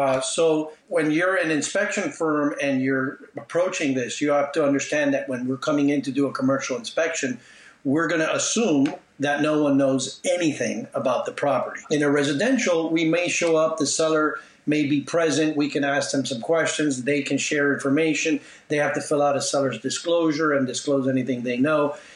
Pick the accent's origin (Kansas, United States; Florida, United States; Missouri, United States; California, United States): Florida, United States; Miami; Born and raised in Miami. Of course, immigrant parents. Mom and dad came from Cuba.